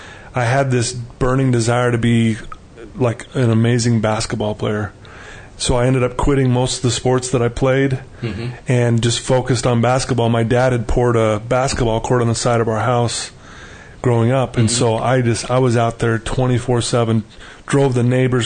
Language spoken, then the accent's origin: English; Utah, United States; I grew up here in Utah and had a very loving home growing up.